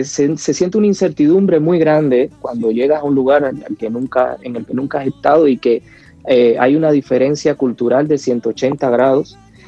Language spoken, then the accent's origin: Spanish; Cuba; moved away; Y llegué a Japón gracias a ese proyecto. Pero bueno, no tuve mucha suerte cuando llegué porque salí de Cuba con un calor abrasador y llegar a Tokio en pleno febrero fue un cambio brutal